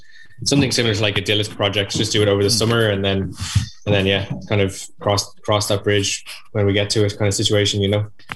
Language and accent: English; Dublin, Leinster, Ireland; Like, I'm from Dublin myself, like